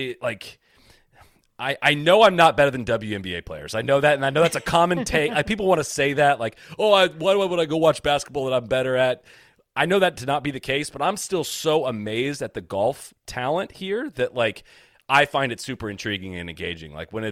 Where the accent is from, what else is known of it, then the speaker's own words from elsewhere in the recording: Dublin, Ohio, United States; I grew up in Dublin, Ohio. Went to the Memorial Tournament every year.